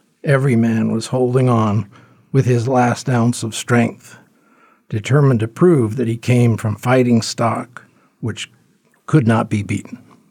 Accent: United States; but just as an American, it's, you know, service to our country has always meant a lot to me

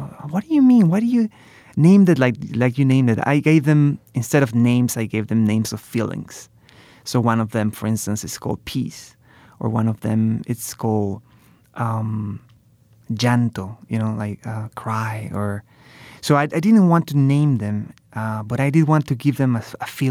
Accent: Mexico; English is a second language; moved away as an adult; growing up in Mexico, I grew up there until I was 18 years old, and looking how beautiful the country is and how much it has to offer to the world

